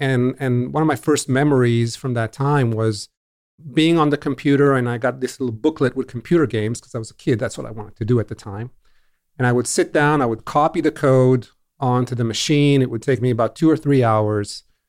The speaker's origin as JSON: {"language": "English", "country": "Israel", "tie": "born or raised there", "said": "So for me, growing up in Israel in the 70s, I think I'm aging myself just by saying"}